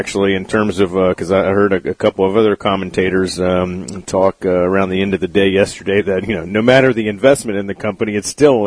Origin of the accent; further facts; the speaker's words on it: Gulf Coast, United States; now in South Carolina, United States; Thankfully, growing up on the Gulf Coast and obviously living here in the low country of South Carolina for an extended period of time, I'm pretty particular about my shrimp